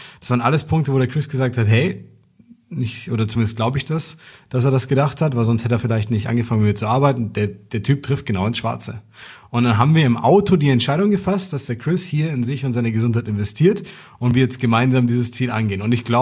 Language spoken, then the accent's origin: German; Nuremberg, Bavaria, Germany; Und wir kommen aus Nürnberg